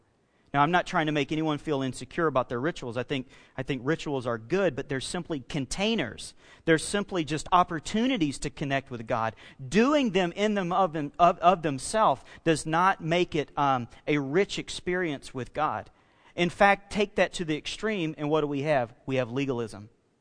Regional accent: Alabama, United States; I grew up on the Gulf Coast down in Alabama. I've been through my fair share of hurricanes.

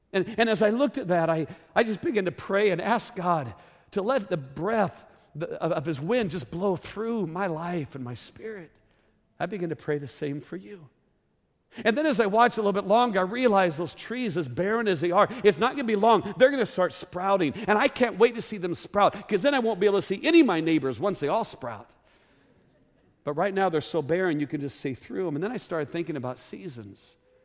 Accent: Arizona, United States; We're from Arizona. We want windows. We like big windows.

